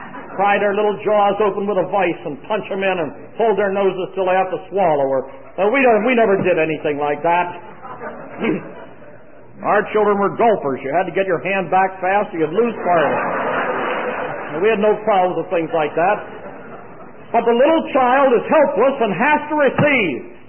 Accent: Pennsylvania, United States; I'm from Pennsylvania, and if you went barefooted very much, you got stuck in the cold.

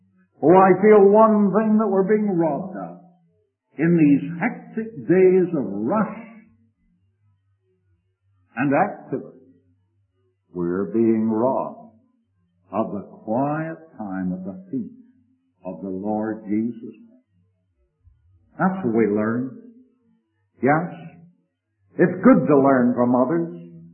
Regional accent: Galt, Ontario, Canada; I remember a big Scotchman coming to my hometown of Galt in Canada when I was a young Christian.

